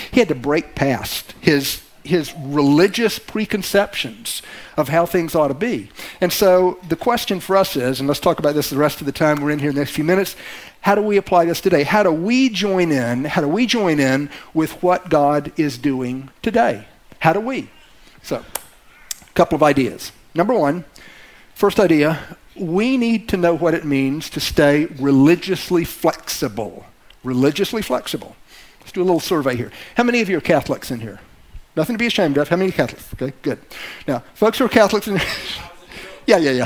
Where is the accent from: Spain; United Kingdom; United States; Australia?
United States; the South; I'm from the South. I like grits. I kind of like Southern accents still.